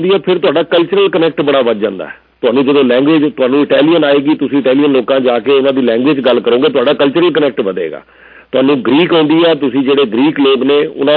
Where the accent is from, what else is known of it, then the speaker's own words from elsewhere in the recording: Punjab, India; ਸਾਡੀ ਮਾਂ ਬੋਲੀ ਪੰਜਾਬੀ ਅਸੀਂ ਸਾਰੇ ਪੰਜਾਬ ਤੋਂ ਹਾਂ